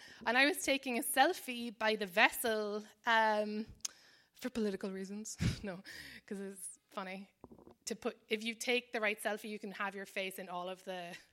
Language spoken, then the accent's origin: English; Cobh, Munster, Ireland; I grew up knowing all about the people that left my hometown, but nothing about what happened next. So over 2 million people actually left from my hometown of Cove over like the worst years of the Irish, you know, of Irish history.